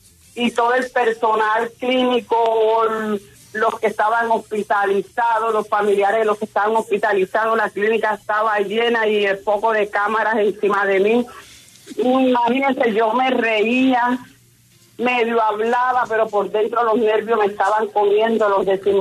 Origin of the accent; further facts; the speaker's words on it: Barranquilla, Atlántico, Colombia; now in Cartagena, Colombia; yo vivo aquí en Cartagena, yo soy barranquillera.